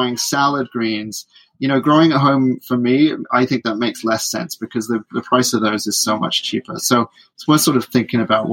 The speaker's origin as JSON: {"language": "English", "country": "United Kingdom", "accent": "British"}